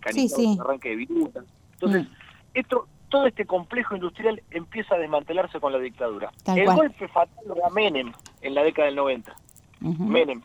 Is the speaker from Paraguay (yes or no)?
no; Argentina; soy un argentino que se gana el pan en la metalurgia